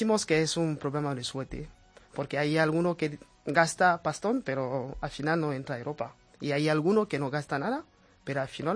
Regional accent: Cameroon; now in Spain; Pues de Camerún cruzando Nigeria, cruzando Níger y cruzando Argelia y de repente en Marruecos.

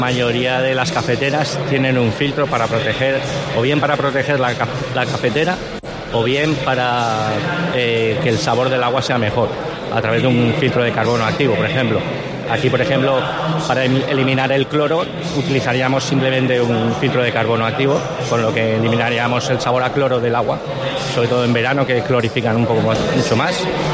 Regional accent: Valencian Community, Spain; Yo vengo de la zona de Valencia

